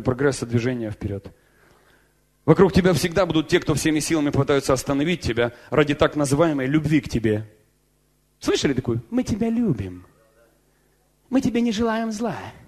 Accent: Ukraine; born there; Да я вообще украинец, да и я на Украине родился, русский, вообще не понять, кто я.

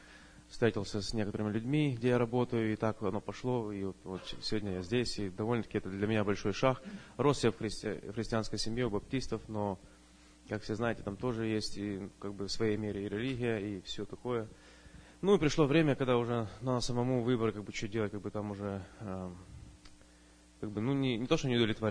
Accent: Zaporizhzhia Oblast, Ukraine; now in Vancouver, United States; я сам с Украины, Запорожской области. Проживаю сейчас в Ванкувере, в Вашингтоне.

